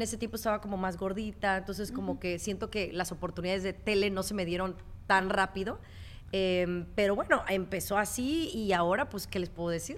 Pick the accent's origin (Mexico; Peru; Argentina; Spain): Mexico; now in United States; Fíjate, cuando yo como que emigré de México a Estados Unidos, como que había problemas familiares, había tensión familiar